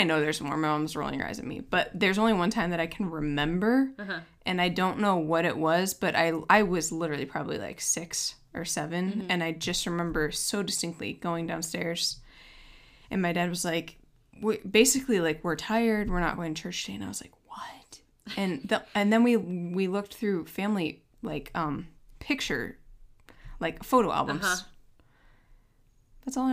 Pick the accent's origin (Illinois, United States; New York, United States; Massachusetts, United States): New York, United States; now in Tulsa, United States; I grew up in upstate New York, and that is a very different church world